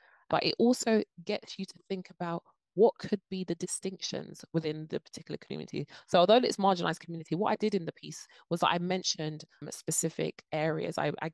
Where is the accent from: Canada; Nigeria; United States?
Nigeria; I'm Nigerian. My parents are, I'm first immigrants within the UK. And then also I'm from Nigeria, but I'm from a tribe within that area that makes up my values, my beliefs.